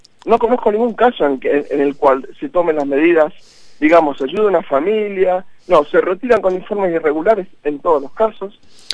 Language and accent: Spanish; Aragon, Spain; born there; now in Madrid, Spain; si yo nací en Aragón, me vengo para este lado y sigue aquí en Madrid